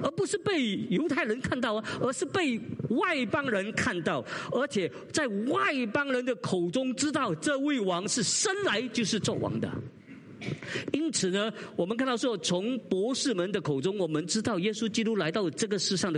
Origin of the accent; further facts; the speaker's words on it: Singapore; 我是新加坡人，我几时是中国人？我应该是台湾人才对啊。我是新加坡人。